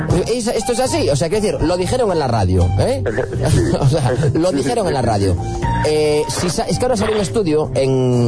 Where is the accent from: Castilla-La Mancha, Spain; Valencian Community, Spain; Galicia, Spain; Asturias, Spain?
Galicia, Spain; A Coruña; yo, como estudioso que soy de Coruña, de lo que es un poco Monte Alto, Riazor